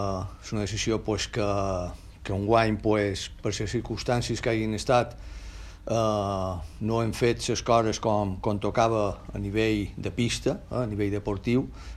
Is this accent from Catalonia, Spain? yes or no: no; Balearic Islands, Spain; el meu objectiu com a mallorquí era poder estar aquí a Mallorca, a Palma